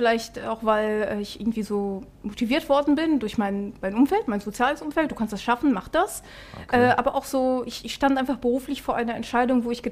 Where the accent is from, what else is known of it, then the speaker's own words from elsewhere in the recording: Dortmund, North Rhine-Westphalia, Germany; Ich bin tatsächlich am Borsigplatz geboren und aufgewachsen. Also in der Städtischen Klinik geboren, nicht zu Hause, aber am Borsigplatz aufgewachsen, bis ich 17 war. Und dann sind wir umgezogen in die Schillerstraße.